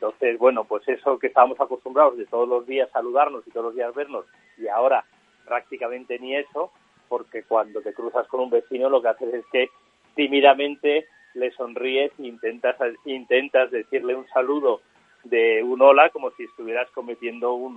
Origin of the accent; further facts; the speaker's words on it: Madrid, Community of Madrid, Spain; born there; yo era urbanita, yo soy madrileño de nacimiento y en el año 2015 decidí hacer un cambio de vida